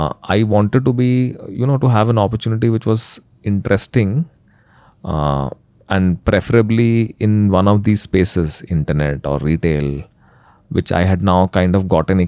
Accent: Ranchi, Jharkhand, India; also born or lived in Chennai; So, you know, I'm actually from Ranchi.

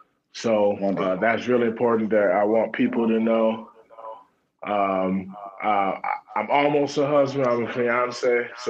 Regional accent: Detroit, Michigan, United States; Born and raised in Detroit, Michigan. Being a Detroiter is something that's really important to me.

